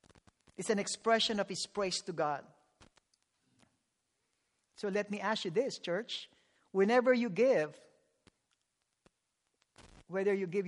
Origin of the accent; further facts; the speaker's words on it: Philippines; moved away; Growing up in the Philippines where you have a subsistence life